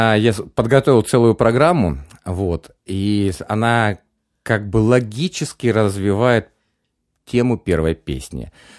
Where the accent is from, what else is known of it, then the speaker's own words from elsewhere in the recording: Romny, Sumy Oblast, Ukraine; also born or lived in Makhachkala / Pavlodar / Akhtyrka; Потом Украина, Павлодар, Ахтырка, город Рамны. Город Рамны я там 8 лет прожил. Вот именно школьные вот эти вот, самая юность, ну, самый сок. Поэтому Рамны для меня вот такой вот, как можно сказать, родной город.